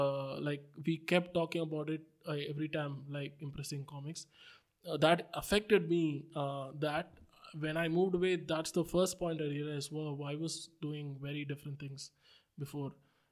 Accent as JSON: {"language": "English", "town": "Chennai", "region": "Tamil Nadu", "country": "India", "said": "Like, at the end of the day, I'm a guy from Chennai."}